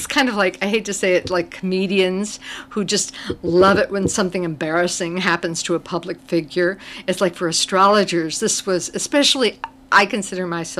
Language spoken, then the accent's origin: English; East Coast, United States; born there; now in Michigan, United States; because I was born on the East Coast and have now live here in Michigan